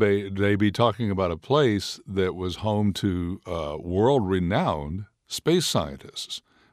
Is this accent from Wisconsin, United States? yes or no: no; Moorhead, Minnesota, United States; I grew up in Moorhead. Of course, that was in the 50s and 60s